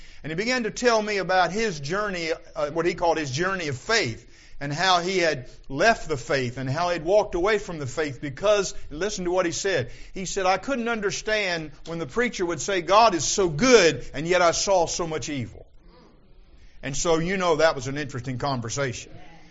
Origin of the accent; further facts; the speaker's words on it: Vienna, United States; when I was growing up in Vienna, Hee Haw salutes, my hometown, population 368 when everybody's home